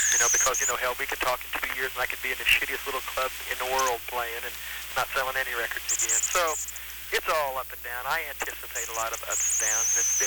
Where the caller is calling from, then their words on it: Bloomington, Indiana, United States; No, Bloomington.